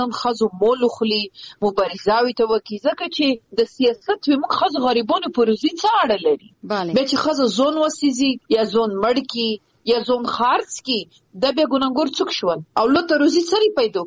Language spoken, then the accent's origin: Pashto; Afghanistan; ستم په افتخار یم چې زه د افغانستان یم زه د وطن یم